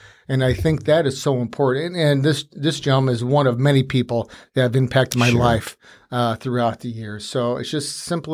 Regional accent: Bourbonnais, Illinois, United States; I grew up in Bradley Bourbonnais, actually in Bourbonnais. Went to the Bourbonnais schools.

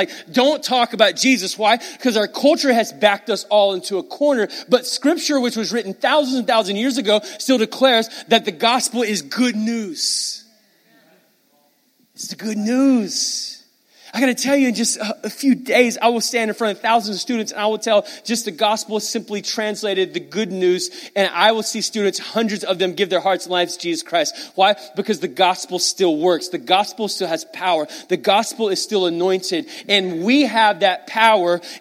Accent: Irving, Texas, United States; I was born and raised in Irving, actually at my wife's father's church.

